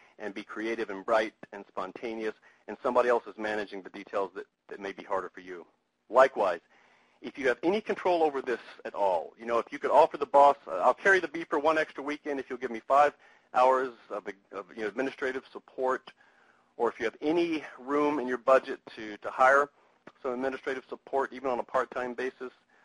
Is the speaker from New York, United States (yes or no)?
no; Mississippi, United States; Growing up in Mississippi, parents would sometimes throw open the back door and say, "Y'all play pretty,"